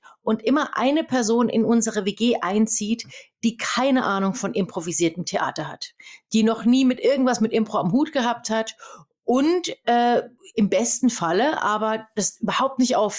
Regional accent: Meiningen, Thuringia, Germany; Ich bin in Meiningen geboren und in der Nähe von Meiningen aufgewachsen.

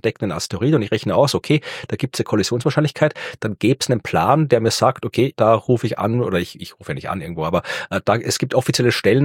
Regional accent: Austria; Muss ich als Österreicher, dann muss ich mich bei Van der Bellen melden, bei unserem Präsidenten

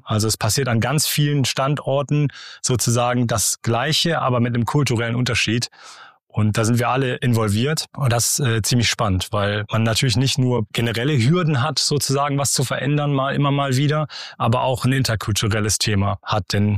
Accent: North Rhine-Westphalia, Germany; ich komme selber nicht aus Ostwestfalen, deswegen musste mich an die Kultur auch ein bisschen gewöhnen. Ich komme eigentlich aus dem Ruhrgebiet

